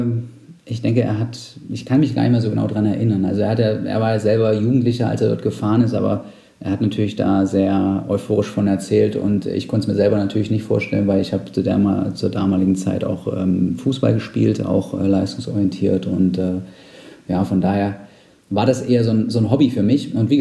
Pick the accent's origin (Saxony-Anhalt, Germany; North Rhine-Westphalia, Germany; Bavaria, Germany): Saxony-Anhalt, Germany; also ich komme aus Sachsen-Anhalt ursprünglich